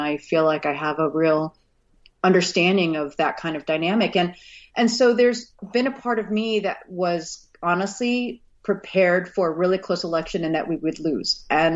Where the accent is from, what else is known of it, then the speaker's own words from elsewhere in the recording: Texas, United States; also born or lived in Missouri; I was born in Missouri. I didn't grow up in Missouri, but I was born in Missouri. And then my dad was in oil and gas. So we moved around the country a lot. So I spent a good chunk of my formative years in Texas.